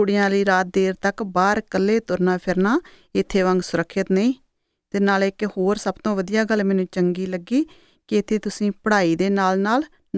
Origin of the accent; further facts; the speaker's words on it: Punjab, India; ਮੈਂ ਤਾਂ ਪੰਜਾਬ ਤੋਂ ਆਈ ਹਾਂ ਅਤੇ ਇੱਥੇ ਗਣਿਤ ਦੀ MS ਵਿੱਚ ਦਾਖਲਾ ਲਿਆ ਹੈ।